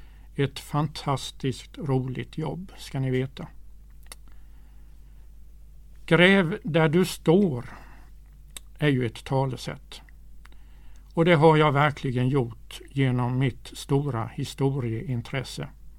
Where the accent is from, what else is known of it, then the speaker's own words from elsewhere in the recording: Svenarum, Jönköping County, Sweden; Jag är inte inför tabergare utan är uppvuxen i Svänarum. Kom första gången till Taberg som ungdomspastor i Missionskyrkan 1974.